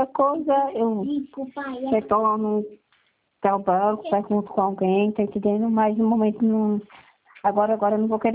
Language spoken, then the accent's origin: Portuguese; Passira, Pernambuco, Brazil; Eu sou de Pacira